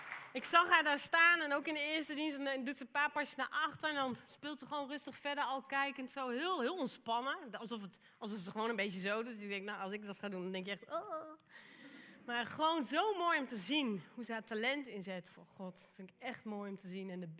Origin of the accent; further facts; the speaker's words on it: Netherlands; En weet je, wij als Nederlanders mogen dankbaar zijn dat we een koningshuis hebben.